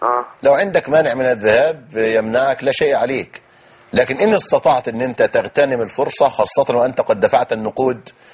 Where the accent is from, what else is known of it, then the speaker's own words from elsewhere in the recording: Egypt; إحنا عندنا في مصر